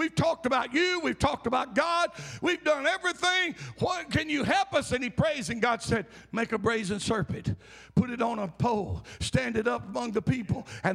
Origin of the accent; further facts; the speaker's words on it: Alabama, United States; Now, since I was raised on the Sipsy Swamp, I know swamps.